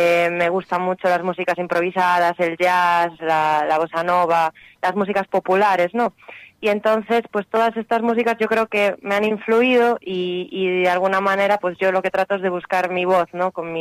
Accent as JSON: {"language": "Spanish", "region": "Galicia", "country": "Spain", "tie": "born there", "said": "Pues sí, cerquita de Santiago."}